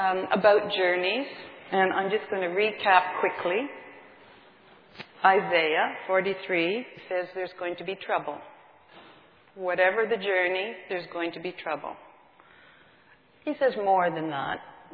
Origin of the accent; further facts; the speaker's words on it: Canada; But we're Canadian after all